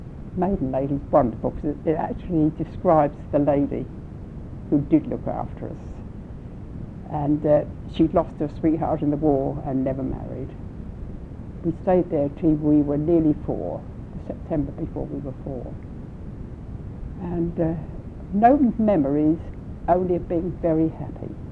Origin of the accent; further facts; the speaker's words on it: Lyndhurst, South East England, United Kingdom; born there; I was born in 1928 in Lyndhurst in the New Forest.